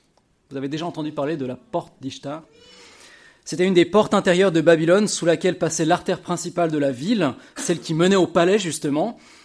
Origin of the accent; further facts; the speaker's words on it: Switzerland; C'est en Suisse, ouais, c'est ça, je viens de Suisse